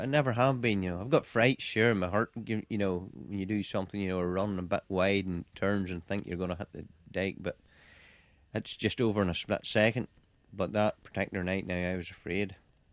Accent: Northern Ireland, United Kingdom; I come from North Antrim.

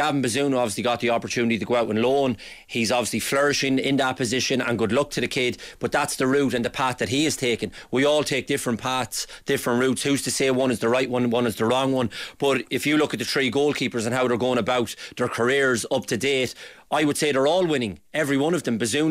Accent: Ireland; the biggest winner in all this is us as Irish fans and people and Stephen Kenny

